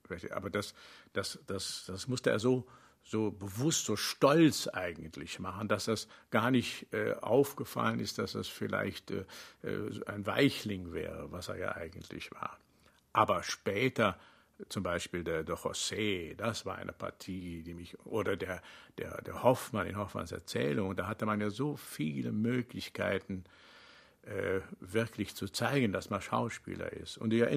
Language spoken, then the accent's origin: German; Rhineland, Germany; sondern ich bin halt wie im Rheinland aufgewachsen, mit dieser Musik zuerst konfrontiert worden.